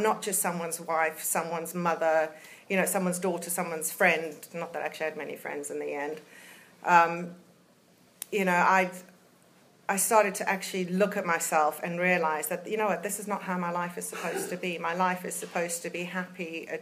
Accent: England, United Kingdom; They knew I came from England, you know, that was it.

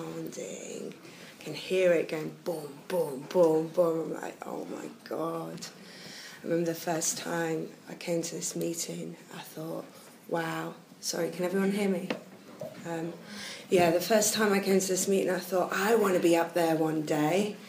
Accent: Liverpool, North West England, United Kingdom; I grew up in Liverpool

